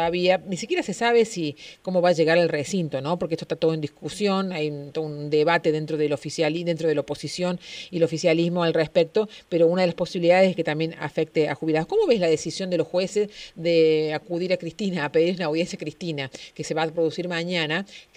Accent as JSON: {"language": "Spanish", "region": "Córdoba", "country": "Argentina", "said": "yo como contribuyente cordobesa"}